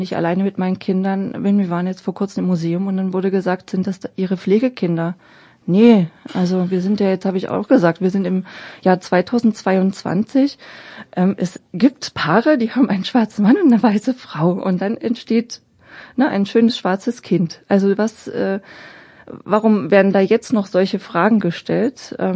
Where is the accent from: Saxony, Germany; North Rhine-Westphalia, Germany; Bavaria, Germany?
Saxony, Germany; Dresden; now in Braunschweig, Germany; Aber hier in Braunschweig geht das alles noch. Also ich komme ursprünglich aus Dresden.